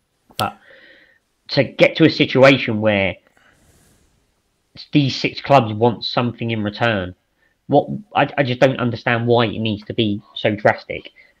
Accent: Enfield, London, United Kingdom; born there; I support Tottenham, because I was born in Enfield.

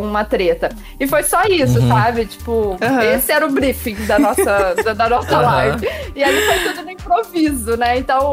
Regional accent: Volta Redonda, Rio de Janeiro, Brazil; Volta Redonda, eu sou da cidade

